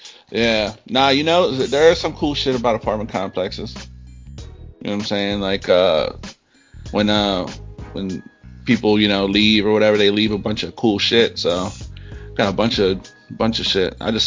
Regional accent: Baltimore, Maryland, United States; And I don't know if it's just growing up in Baltimore, if I was just numb to shootouts or whatever.

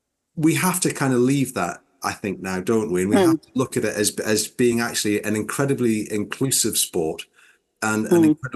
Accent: North East England, United Kingdom; I'm from Northumbria

